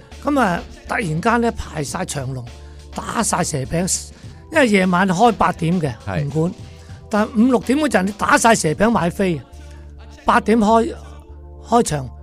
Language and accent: Cantonese; Vietnam; now in Hong Kong; 虽然我后生在越南长大，我爹哋有钱，但是当我来到香港，我是一无所有的